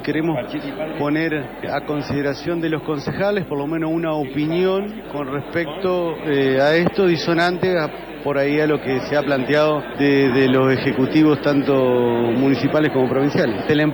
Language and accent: Spanish; Paraná, Entre Ríos, Argentina; somos diputados de la provincia, pero también somos ciudadanos de Paraná, vecinos